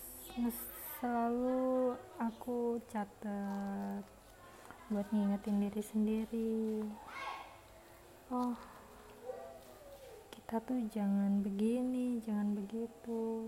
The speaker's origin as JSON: {"language": "Indonesian", "region": "Jakarta", "country": "Indonesia", "tie": "born or raised there", "also_born_or_lived": "Malang", "said": "Aku itu dari kecil tinggal di Jakarta, habis itu tinggal di Malang, tinggal di Jakarta 12 tahun, tinggal di Malang 4 tahun, habis itu kerja pindah-pindah."}